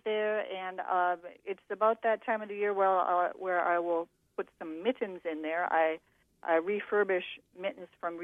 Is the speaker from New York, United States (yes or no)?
no; Paunceford, Minnesota, United States; I grew up in a small town named Paunceford, Minnesota. It's close to Park Rapids.